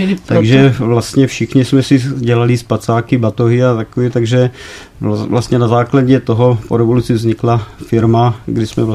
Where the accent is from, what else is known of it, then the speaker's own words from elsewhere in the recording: Brno, South Moravian Region, Czechia; Já jsem z Brna.